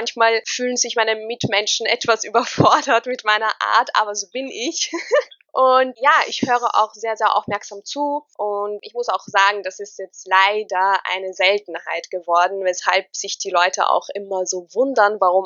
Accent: Austria

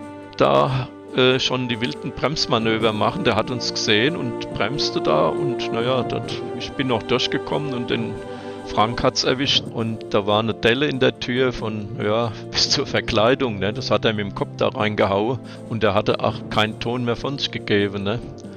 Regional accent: Hanau, Hesse, Germany; born there; Tja, ich bin in Hanau geboren

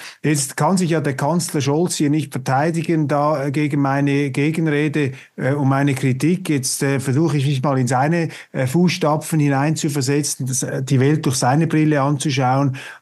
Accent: Switzerland; Und ich sage Ihnen das jetzt als Schweizer

